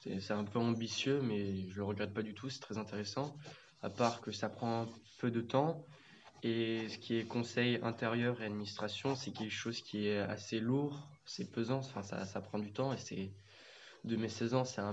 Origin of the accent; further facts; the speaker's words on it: Limoges, Nouvelle-Aquitaine, France; J'ai 16 ans et je viens de Limoges.